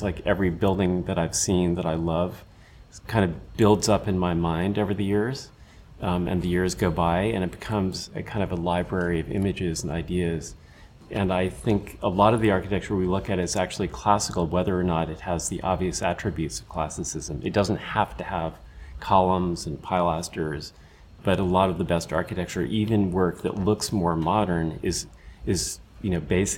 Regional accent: New York City, New York, United States; So, as a New Yorker, I think it's fair to say there are some buildings that are monuments that are wonderful

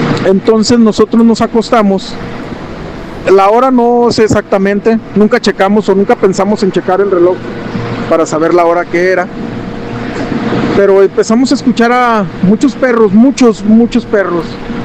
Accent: Aguascalientes, Mexico; Yo soy de Aguascalientes.

